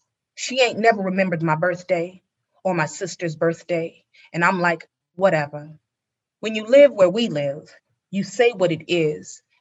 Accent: California, United States; my own childhood memories growing up in California.

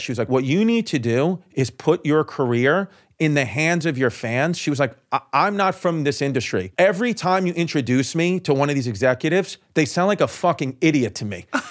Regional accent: Brooklyn, New York, United States; I was from Brooklyn, but it's very similar.

